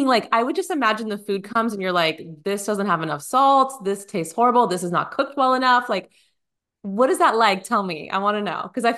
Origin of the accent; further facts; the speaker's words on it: California, United States; now in Franklin, United States; I mean, we're from California. We're from the Bay Area. So we've been here for 3 years and the food situation has been a little tough.